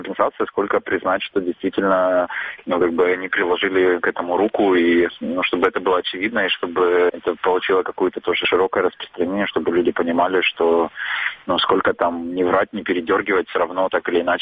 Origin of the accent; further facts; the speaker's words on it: Donbas, Ukraine; Мне бы хотелось, чтобы мой родной город был украинским, а не находился в центре Новороссии какой-то.